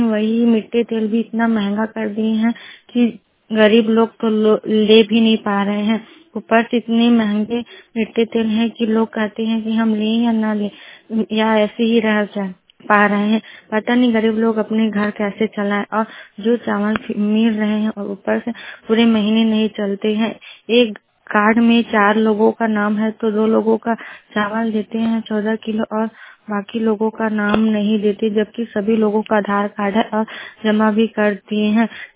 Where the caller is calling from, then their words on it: Charouda, India; ग्राम चरौदा से मैं मोबाइल वाणी से।